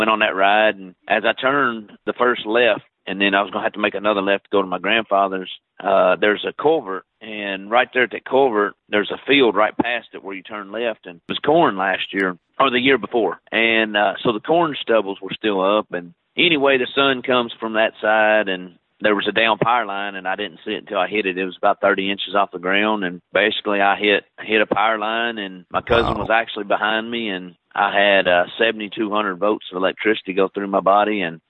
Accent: Owensboro, Kentucky, United States; I'm from Owensboro, Kentucky, born and raised here.

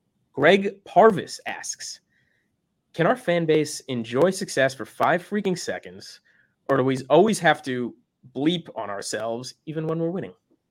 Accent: Westchester, New York, United States; now in Los Angeles, United States; We all know I'm an LA guy, born and bred in Westchester, but out here, but over 20 years in Los Angeles.

